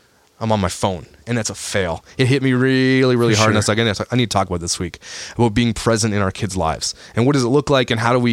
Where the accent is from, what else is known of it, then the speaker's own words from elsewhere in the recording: Canada; Also, as Canadian dads, like, I don't want to do anything.